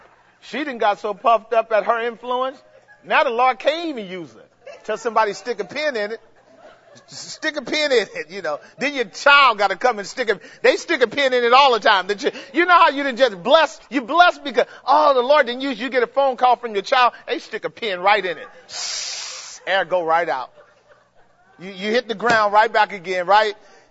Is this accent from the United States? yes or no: yes; California, United States; I lose meetings because I'm from California.